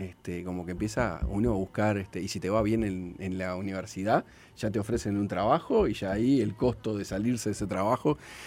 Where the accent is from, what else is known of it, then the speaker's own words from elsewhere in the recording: Chile; vengo de Chile